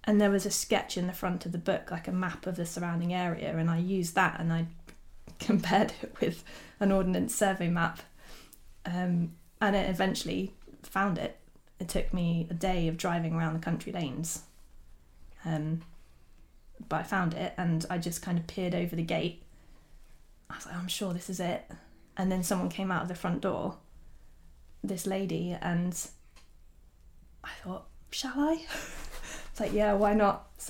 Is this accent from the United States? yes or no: no; South West England, United Kingdom; I grew up in South Devon, close to Dartmoor, and I had quite a sort of outdoor upbringing. I mean, I lived in, you know, classic suburbia